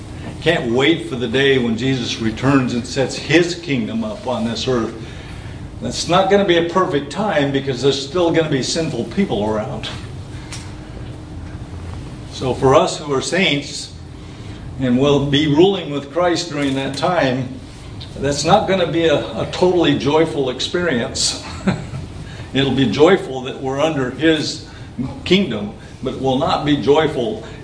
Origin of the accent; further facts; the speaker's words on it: United States; I'm here as a representative of the United States. I'm an American.